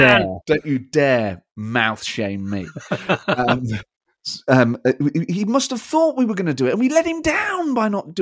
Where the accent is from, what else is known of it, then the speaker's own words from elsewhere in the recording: Nottingham, East Midlands, United Kingdom; accent: Nottingham; My Nottingham accent is definitely stronger when I've just been to Nottingham. It's like it recharges.